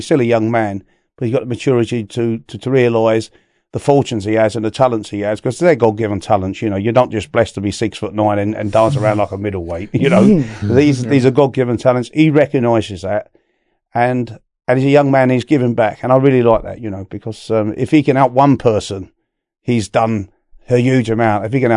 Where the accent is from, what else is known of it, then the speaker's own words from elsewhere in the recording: Isleworth, London, United Kingdom; born there; I was born in West London, Isleworth, about 7 miles west of the city. And we didn't have settlement then. My grandparents did, but they weren't licensed to have caravans, only a couple of caravans. So we were still roaming around.